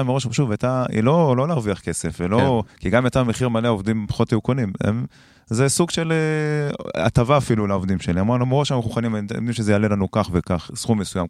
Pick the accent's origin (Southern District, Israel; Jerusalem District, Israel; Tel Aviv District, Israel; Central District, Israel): Jerusalem District, Israel; Motza Illit; גם גדלתי במוצא אלית … והרבה אנשים מארומה הם שכנים שלי, אנחנו כולם גדלנו באותו מקום